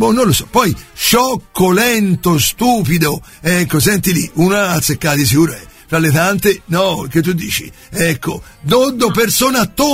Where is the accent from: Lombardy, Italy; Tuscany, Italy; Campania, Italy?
Tuscany, Italy; Allora, dalle mie parti, o meglio, insomma, nel fiorentino si va con la O chiusa, quindi doddo.